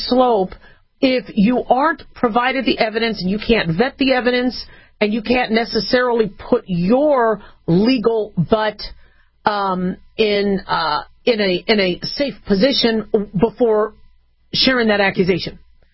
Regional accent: United States; I mean, you know, I'm an American.

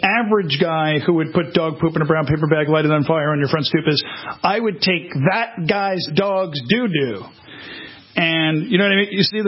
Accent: Massapequa, New York, United States; Now, when I grew up on Long Island in Massapequa

